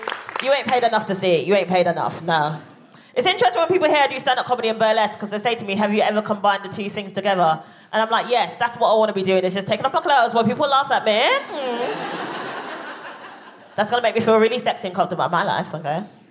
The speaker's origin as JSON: {"language": "English", "region": "London", "country": "United Kingdom", "said": "Me and my family don't tolerate violence, even though we're from South London."}